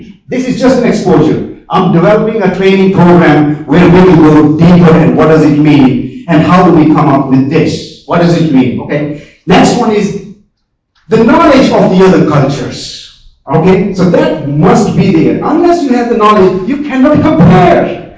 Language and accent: English; India; So I'm Indian. If I have to say greeting, I will put my hands together